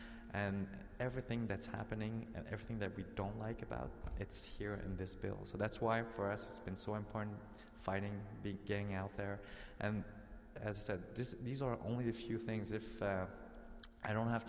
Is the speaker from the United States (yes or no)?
no; Quebec, Canada; even though I'm from Quebec